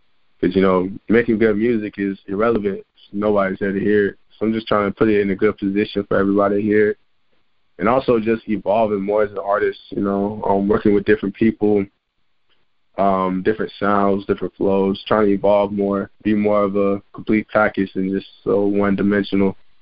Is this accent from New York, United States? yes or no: no; West Palm Beach, Florida, United States; West Palm Beach, Florida, about an hour north of Miami.